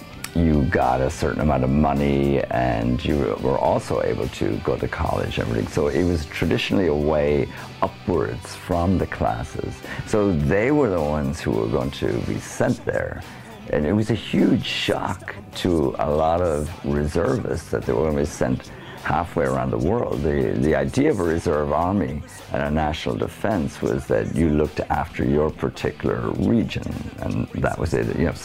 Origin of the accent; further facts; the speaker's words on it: Wexford, Leinster, Ireland; even when I was growing up in Wexford in the 60s, the early 60s